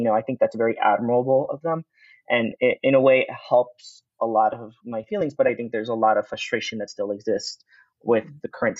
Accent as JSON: {"language": "English", "town": "Wilmington", "region": "Delaware", "country": "United States", "tie": "born or raised there", "said": "So we moved in 1999, and I grew up in Wilmington, Delaware."}